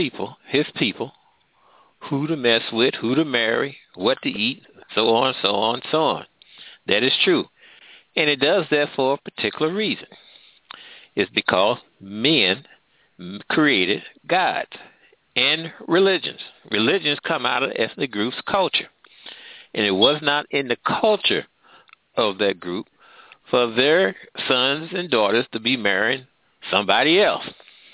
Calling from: Missouri, United States; I'm calling from Missouri right now.

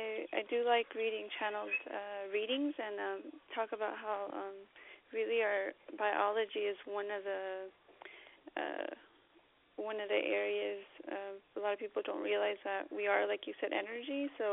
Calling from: California, United States; Hi, this is … from California.

